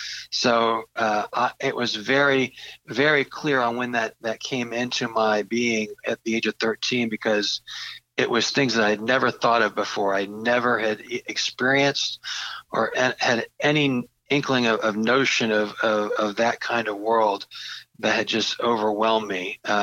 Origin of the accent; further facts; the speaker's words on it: Daytona Beach, Florida, United States; also born or lived in Port Orange; Yeah, I grew up right down the road in Daytona Beach, Florida, and in a little town just south of Daytona Beach, Port Orange.